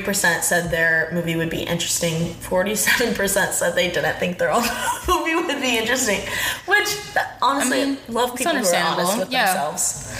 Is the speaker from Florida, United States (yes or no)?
no; Indiana, United States; I guess I am from Indiana